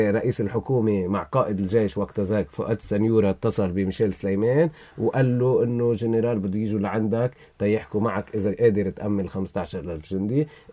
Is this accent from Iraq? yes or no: no; Lebanon; أنا كمواطن لبناني أولا قبل ما أكون مسيحي أو أرثوذكسي